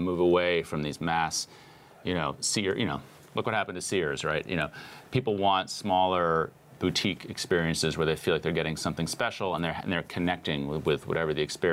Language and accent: English; Manhattan, New York, United States; I mean, I grew up in Manhattan, and prior to the age of 30, I'd been to Brooklyn probably 5 times, you know?